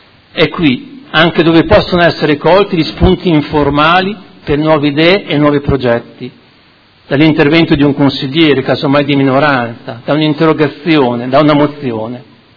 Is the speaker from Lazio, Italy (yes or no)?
no; Modena, Emilia-Romagna, Italy; Da modenese in modenese la traduco così.